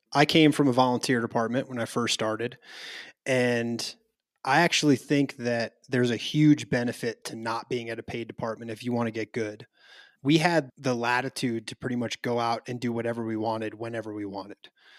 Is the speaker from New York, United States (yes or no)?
no; Chicago, Illinois, United States; I'm originally from Chicago.